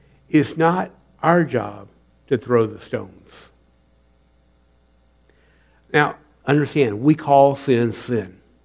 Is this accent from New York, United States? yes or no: no; Columbia, South Carolina, United States; I grew up in Columbia, South Carolina, so we were at the old Dutch Square Mall.